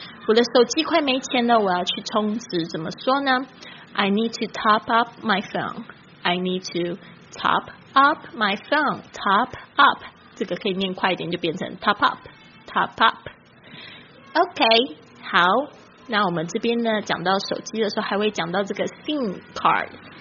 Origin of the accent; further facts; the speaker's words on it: China; now in Taiwan; 一讲妖呢大家就会知道我是从大陆来的。